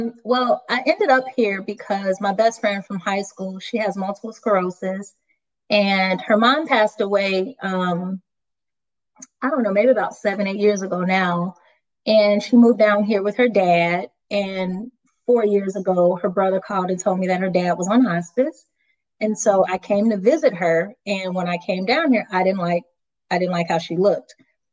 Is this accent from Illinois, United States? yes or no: yes; Chicago, Illinois, United States; moved away as an adult; now in Raleigh, United States; but I'm from Chicago. I've always taught in Chicago. I just moved to Raleigh, North Carolina, 4 years ago in March.